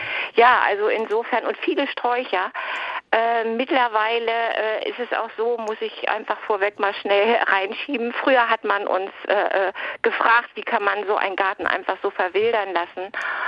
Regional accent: Lüneburg, Lower Saxony, Germany; ich komme ja aus Lüneburg und ich vermisse so in der Innenstadt die Bäume.

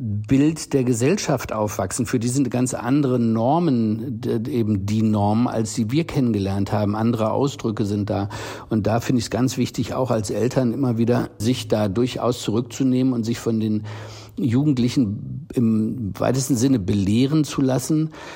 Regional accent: Germany; Also ich bin aufgewachsen in dem Gefühl, dass man sich eigentlich eher schlecht fühlte, Deutscher zu sein

